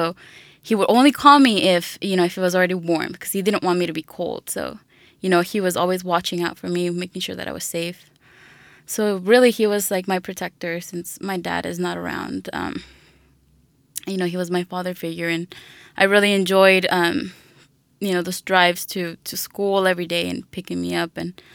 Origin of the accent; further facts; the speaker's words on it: Coahuila, Mexico; now in Austin, United States; I'm originally from Coahuila, Mexico, and I've been in Austin ever since 2006. So in 2006, my mother, brother, sister, and I, we migrated to the United States.